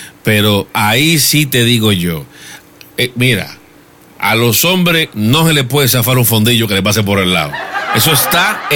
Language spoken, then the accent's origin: Spanish; Puerto Rico; Yo soy boricua y yo no estoy en esa lista, para que sepa.